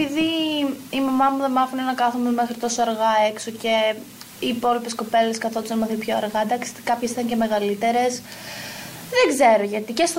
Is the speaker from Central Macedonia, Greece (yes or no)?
yes; Chalastra, Central Macedonia, Greece; Πριν ήμουν από χωριό. Έμενα στο χωριό μου, στη Χαλάστρα.